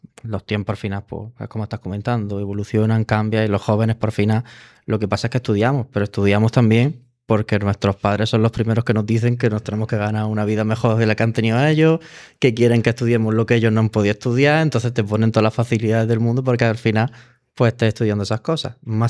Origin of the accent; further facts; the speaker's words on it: Andalusia, Spain; yo soy de allí, o sea, mi familia, yo soy de Almería, pero bueno, mi familia es de la Alpujarra, concretamente, de la Uja.